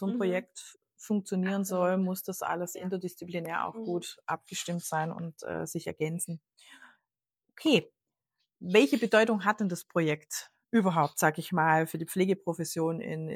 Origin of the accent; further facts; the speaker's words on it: Germany; Bei uns ist es natürlich auch, ich komme ja aus Deutschland